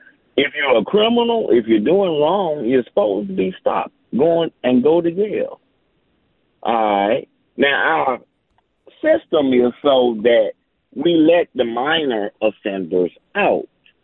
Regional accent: Mason, Tennessee, United States; moved away; also born or lived in Los Angeles; I grew up here in Memphis, Mason, Tennessee, really. I left here in 79, moved to Los Angeles.

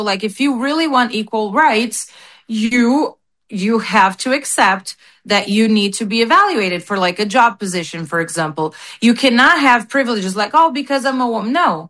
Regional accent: Brazil; I moved here, you know, in hopes that I can get a better life. And I do. I do have an amazing life. I love this country so much. I'm so grateful for everything that I've achieved here. Things that would never be possible back in Brazil.

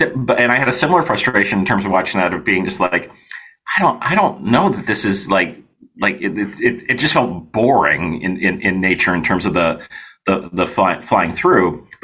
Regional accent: United States; I remember my dad was in media, and I grew up here in the States

